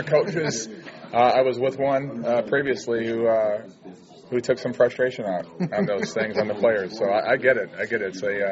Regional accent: Cleveland, Ohio, United States; just because I grew up obviously in Cleveland, Ohio.

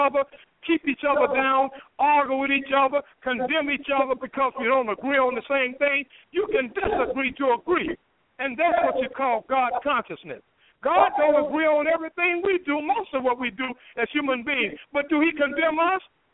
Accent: the South, United States; even though I was raised in the South as a Southern Baptist Christian.

